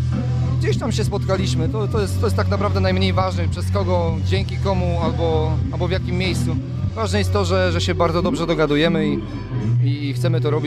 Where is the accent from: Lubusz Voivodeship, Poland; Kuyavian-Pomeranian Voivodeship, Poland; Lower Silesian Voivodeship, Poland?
Lubusz Voivodeship, Poland; Wschowa; ja jestem ze Wschowy, więc pochodzę z tego województwa.